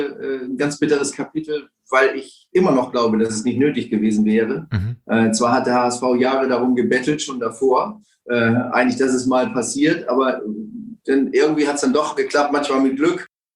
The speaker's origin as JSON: {"language": "German", "town": "Rendsburg", "region": "Schleswig-Holstein", "country": "Germany", "tie": "born there", "said": "Und ich bin in Rendsburg geboren, also Schleswig-Holstein war damals völlig klar, war natürlich HSV-Land."}